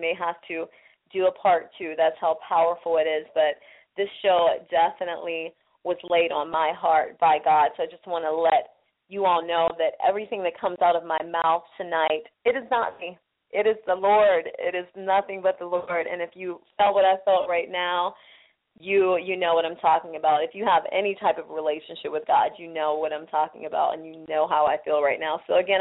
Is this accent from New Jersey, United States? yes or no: no; Aliquippa, Pennsylvania, United States; My daughters, hopefully they are listening too, in my hometown of Aliquippa, PA.